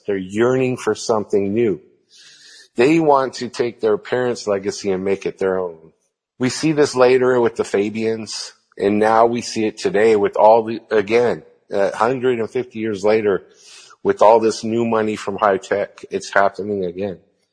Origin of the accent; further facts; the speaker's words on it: San Francisco, California, United States; I'm from San Francisco, so that's very kind of prominent.